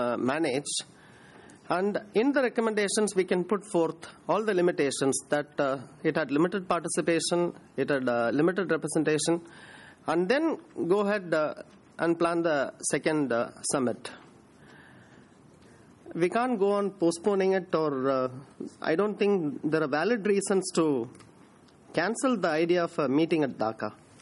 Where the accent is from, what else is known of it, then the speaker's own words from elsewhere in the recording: India; I'm speaking here as an individual. I'm from India.